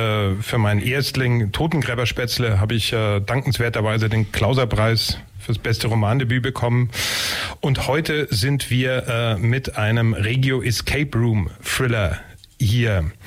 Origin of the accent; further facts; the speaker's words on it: Pfullendorf, Baden-Württemberg, Germany; also born or lived in Sigmaringen; gebürtig aus Sigmaringen, aufgewachsen im Pfullendorf. Ich habe in Leipzig studiert